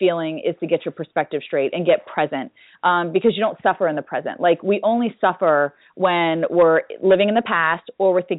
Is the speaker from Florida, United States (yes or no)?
yes; Florida, United States; So I grew up in South Florida and went to space camp twice as a kid.